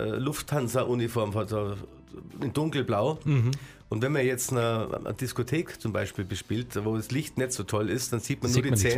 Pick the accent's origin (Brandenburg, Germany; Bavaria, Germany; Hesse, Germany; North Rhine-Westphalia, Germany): Bavaria, Germany; Also ich liebe meine Heimat und meine Region. Bei uns ist das fränkische Seenland im Altmühltal.